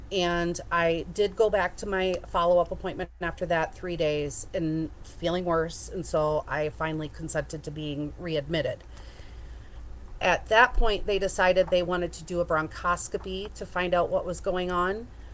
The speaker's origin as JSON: {"language": "English", "region": "Wisconsin", "country": "United States", "said": "I am from Wisconsin, the mid-portion, upper portion."}